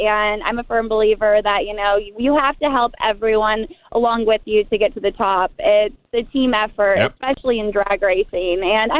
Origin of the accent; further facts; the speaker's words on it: Fullerton, California, United States; I'm from Fullerton, California.